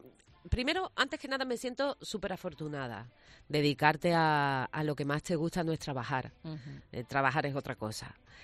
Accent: Cádiz, Andalusia, Spain; Y yo, que vengo de Cádiz, que allí en Cádiz cae una gota y se va todo el mundo

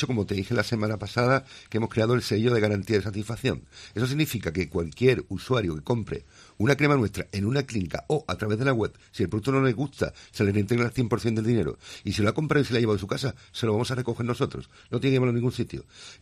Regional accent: Seville, Andalusia, Spain; y yo ya te dije que soy sevillano también

